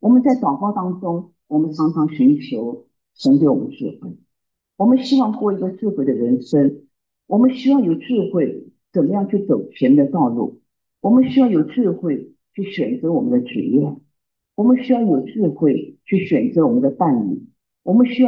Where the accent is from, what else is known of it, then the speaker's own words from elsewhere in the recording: Pingdu, Shandong, China; 在平度，在我的老家一直开了一个辅导会